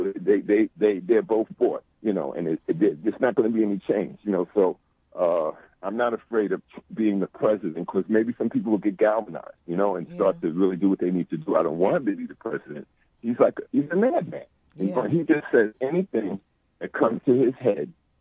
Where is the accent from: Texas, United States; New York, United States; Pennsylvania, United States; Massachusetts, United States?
New York, United States; Queens; I'm 64, born in 52. I'm from Queens, mm-hmm. and not too far from, I think, from where you're from, on the island.